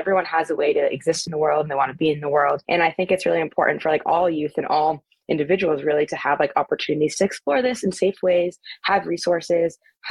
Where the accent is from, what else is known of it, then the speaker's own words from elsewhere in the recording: Massachusetts, United States; I grew up in Massachusetts, so it was a different public system but still nearby.